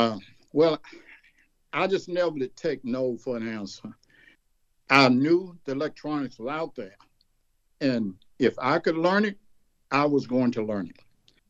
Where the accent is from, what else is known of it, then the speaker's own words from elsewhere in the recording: DeKalb, Mississippi, United States; Now, at my hometown where I grew up, my grandfather was a bookkeeper in the Bank of DeKalb, Mississippi.